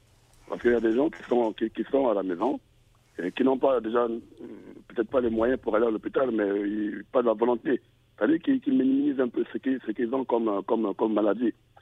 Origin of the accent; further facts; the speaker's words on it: Republic of the Congo; J'étais chez moi au Congo en vacances à Brazzaville.